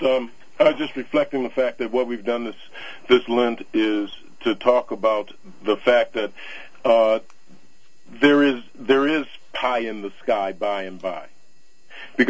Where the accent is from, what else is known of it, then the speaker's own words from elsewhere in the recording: Washington, District of Columbia, United States; I did not see anything from that, but I tell you, I grew up in Washington, D.C., and you don't even want to know. There are 30 rallies a day.